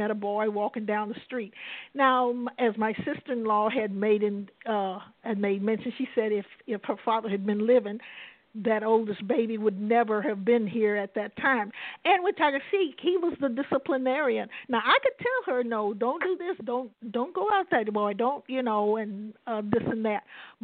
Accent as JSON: {"language": "English", "town": "St. Louis", "region": "Missouri", "country": "United States", "said": "I'm from St. Louis, and I remember those projects."}